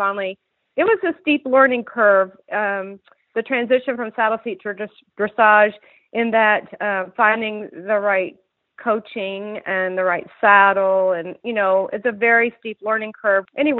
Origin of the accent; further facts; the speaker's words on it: Charlotte, North Carolina, United States; now in Louisville, United States; I'm a transplant from Charlotte, North Carolina. I was born and raised there.